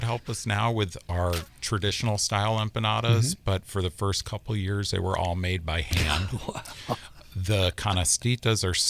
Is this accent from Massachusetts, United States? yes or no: yes; Cape Cod, Massachusetts, United States; I'm from the Northeast, you know. It's, you know, there's no diversity really where I grew up. I grew up on Cape Cod. It was a bunch of fishermen, you know.